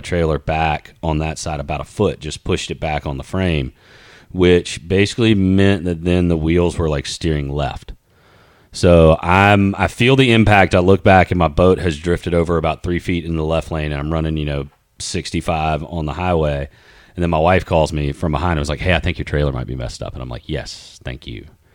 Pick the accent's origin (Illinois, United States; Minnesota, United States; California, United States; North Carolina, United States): North Carolina, United States; Rocky Mount; when I moved from Eastern North Carolina up into Winston-Salem, and kind of that was, you know, when I moved there, I felt like that was the mountains. I came from Rocky Mount